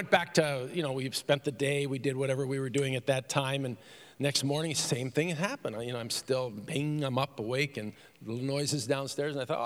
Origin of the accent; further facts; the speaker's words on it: Canada; now in United States; And, you know, I'm a Canadian transplanted into Michigan. Why Michigan? I have no idea. But nevertheless, well, I do actually. God put us there.